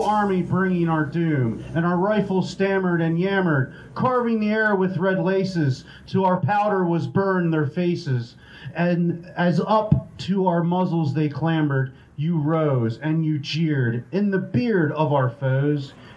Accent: Marietta, Pennsylvania, United States; from Marietta, Pennsylvania

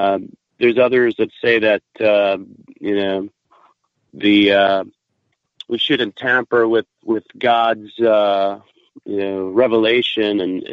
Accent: Detroit, Michigan, United States; The first concert I ever saw growing up in Detroit was at Cobo Arena, and it was … Crest of the Nave Tour.

